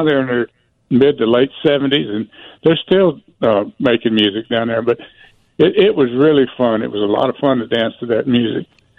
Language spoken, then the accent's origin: English; Orange, Texas, United States; down where I grew up in Orange, Texas, we had a nightclub right across the river in Louisiana